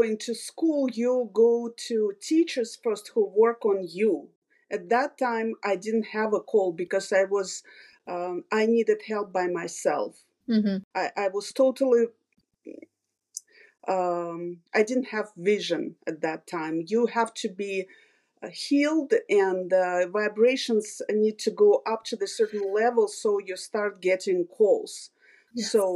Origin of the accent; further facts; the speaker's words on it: Russia; moved away as an adult; now in Des Moines, United States; Originally, I'm from Russia. I moved to this country 24 years ago, and currently I reside in Des Moines, Iowa.